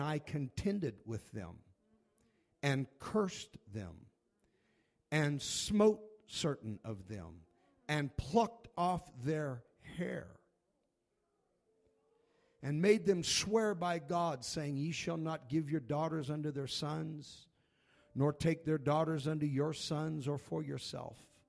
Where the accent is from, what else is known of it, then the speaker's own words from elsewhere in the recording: Los Angeles, California, United States; I was raised and born in East L.A.